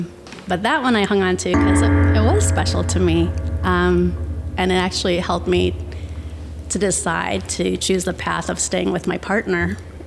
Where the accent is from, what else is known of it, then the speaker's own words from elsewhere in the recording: Bloomington, Indiana, United States; Well, I came from Bloomington and I got my undergrad in painting.